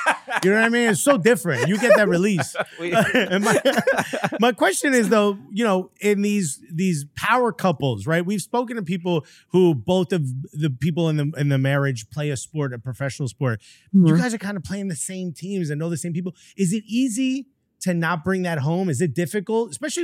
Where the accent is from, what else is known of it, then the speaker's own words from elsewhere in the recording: New Jersey, United States; I'm born and raised in North, which I know is technically not New Jersey if you're from there